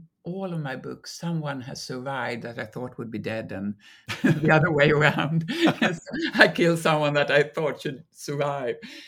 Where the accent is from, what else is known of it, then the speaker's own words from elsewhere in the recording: Malmö, Skåne, Sweden; now in Stockholm, Sweden; I mean, I'm from everywhere in Sweden. I was born in Malmö, as you say, but I live in Stockholm now, and I have my country house in this part that I write about in the north, and my mother is from even further up north